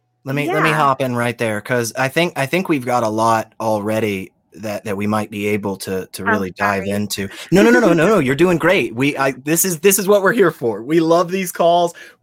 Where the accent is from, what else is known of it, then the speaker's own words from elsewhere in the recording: the South, United States; Okay, so I'm from the South, and Richard's from the UK, so neither of us can speak properly.